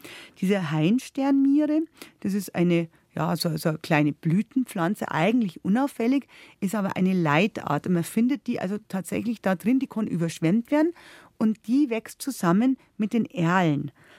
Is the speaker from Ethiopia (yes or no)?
no; Bavaria, Germany; eine ganz seltene Enziansart bei uns in Bayern